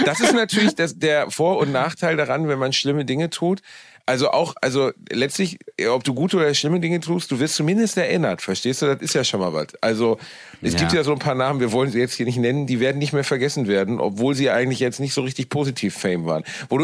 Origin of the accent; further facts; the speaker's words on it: Cologne, North Rhine-Westphalia, Germany; Ich bin wieder in meiner Heimatstadt Köln angekommen